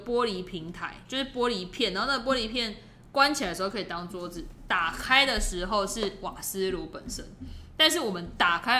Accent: Taiwan; 我们台湾人其实我是完全没有看过那种 BBQ 的烤炉

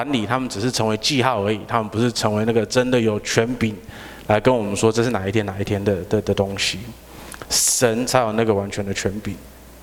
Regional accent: Taiwan; 对我们台湾人来讲

